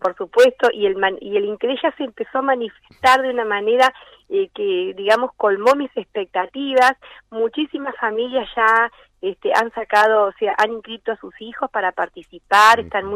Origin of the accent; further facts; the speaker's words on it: Argentina; Como argentinos.